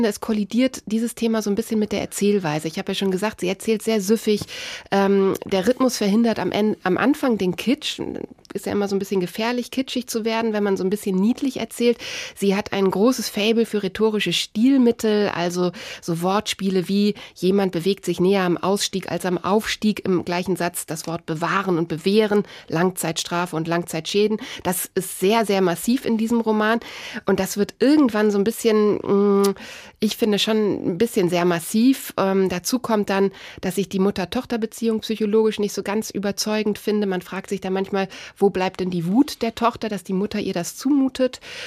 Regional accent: Bremerhaven, Bremen, Germany; Ich komme selbst aus Bremerhaven und halte den Menschenschlag dort in Norddeutschland für völlig unterschätzt

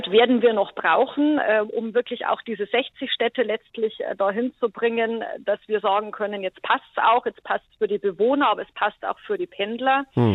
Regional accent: Bavaria, Germany; wie man bei uns in Bayern so schön sagt

